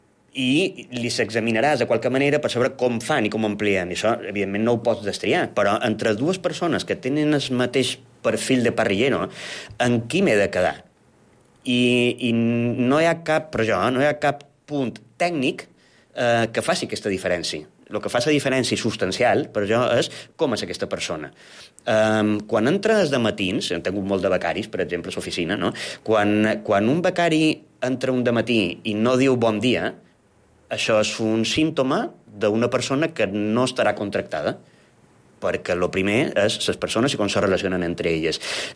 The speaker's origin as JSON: {"language": "Catalan", "town": "Palma", "region": "Balearic Islands", "country": "Spain", "tie": "born there", "said": "Jo me defineix com a mallorquí perquè vaig néixer a Palma, i això és irrenunciable"}